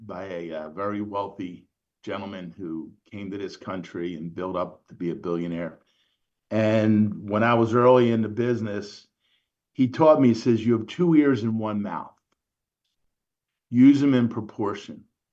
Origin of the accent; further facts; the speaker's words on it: Philadelphia, Pennsylvania, United States; And they're like, where are you from? I said, Philly.